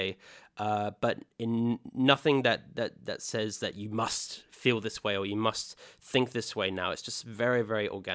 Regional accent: Western Australia, Australia; now in London, United Kingdom; I live in London now, but I'm from Western Australia.

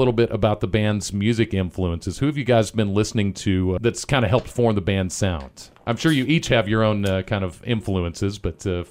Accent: Dallas, Texas, United States; I grew up in Dallas, so it's just too many people around to really be able to jam out in a garage.

